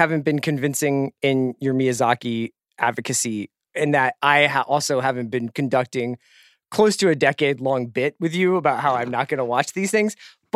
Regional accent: Philadelphia, Pennsylvania, United States; And as a Philadelphian, I think this is probably strange, but I'm not a huge Sylvester Stallone person.

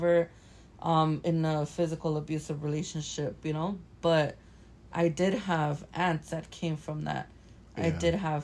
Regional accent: Los Angeles, California, United States; we both grew up in the hood, different hoods. I'm from South Central.

